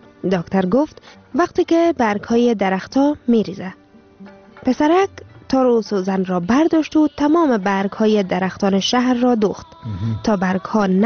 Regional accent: Afghanistan; now in Sweden; من مدت 15 سال می‌شود در سویدن زندگی می‌کنم و از حال و احوال افغانستان کاملاً بی‌خبر بودم. وطنم را آهسته آهسته فراموش کرده بودم

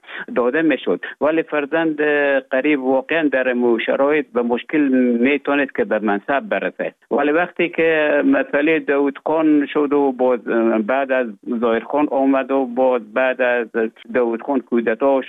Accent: Afghanistan; moved away as an adult; also born or lived in Russia; now in Finland

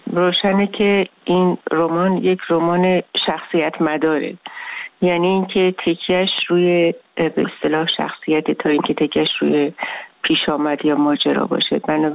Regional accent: Tehran, Tehran Province, Iran; من تهرانیم، یعنی تهرانی نه به معنی اینکه فقط متولد تهران هستم، من چند پشتم تهرانی، یعنی میرسه به جایی که به اصطلاح تهران ده بوده، از یه خانواده متوسطم هستم.

